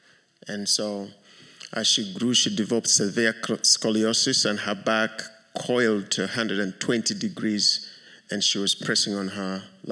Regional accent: Uganda; I'm from Uganda

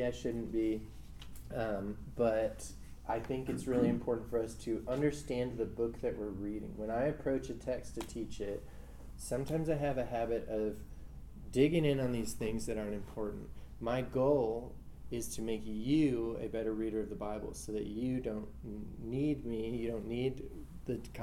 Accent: the South, United States; That hurts me as a Southerner to say that, but it's true.

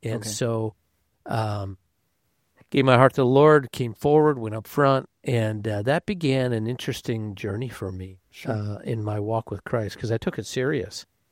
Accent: Detroit, Michigan, United States; I was raised in the Detroit area. My dad owned a business, grew up a family business actually, insurance

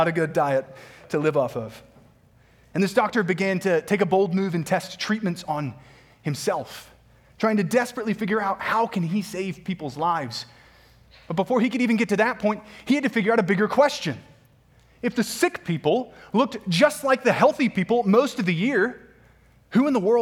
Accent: the South, United States; which is why, as a Southerner, I was so surprised to only learn of it a few months ago.

